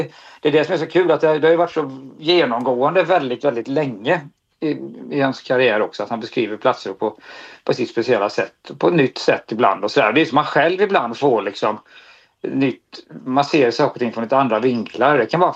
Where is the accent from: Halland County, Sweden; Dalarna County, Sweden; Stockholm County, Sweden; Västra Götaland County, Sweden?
Västra Götaland County, Sweden; Gothenburg; som göteborgare tar man det kanske som självklart att man kan på de här platserna är